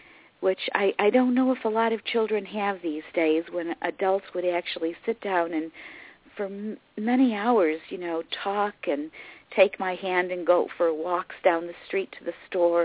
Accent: Syracuse, New York, United States; And I lived on the north side of Syracuse, New York, which was a multi-ethnic neighborhood where there were German families, Italian families

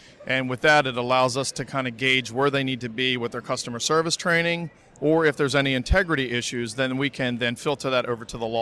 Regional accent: Maryland, United States; It's a challenge sometimes, but I'm from Maryland, so the weather's kind of similar.

